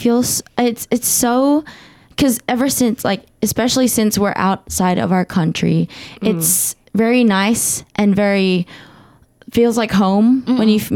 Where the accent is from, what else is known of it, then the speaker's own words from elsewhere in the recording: Philippines; that I was Filipino. But I love how the Philo societies, they really just give that extra edge to being Filipino.